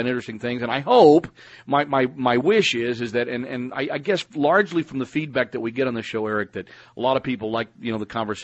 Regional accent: Texas, United States; now in New England, United States; I have to admit, as a kid growing up in Texas, it was kind of like, oh, man, the Celtics are winning again.

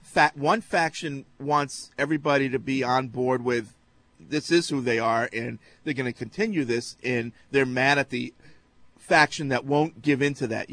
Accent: Valdosta, Georgia, United States; Once again, I'm from Valdosta, Georgia, not Atlanta, Georgia. I've never lived in Atlanta, and the girls are better looking in Valdosta anyway.

